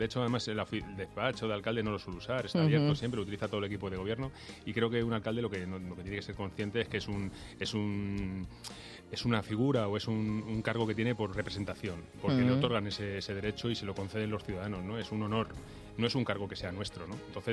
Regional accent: Spain; yo soy español y pertenezco a una cultura donde la familia se valora mucho

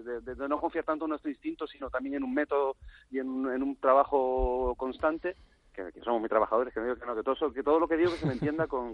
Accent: Canary Islands, Spain; evidentemente, yo soy canario, o sea, y allí es donde se ve más lo que voy a decir.

